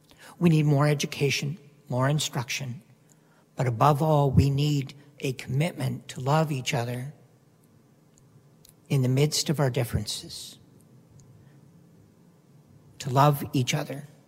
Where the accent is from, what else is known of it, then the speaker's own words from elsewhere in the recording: London, Ontario, Canada; I spent about 7 years in London, Ontario. I grew up in a privileged economic home. I grew up in the West End.